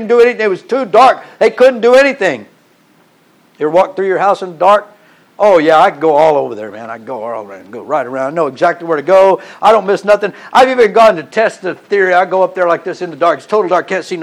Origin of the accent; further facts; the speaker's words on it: Texas, United States; I'm from Texas. I'm used to the heat. I grew up in South Texas. It's 109 in June.